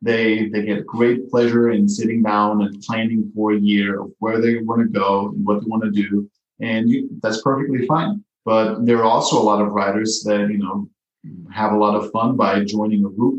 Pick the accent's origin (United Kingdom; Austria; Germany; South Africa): Austria; now in United States; we're originally from Austria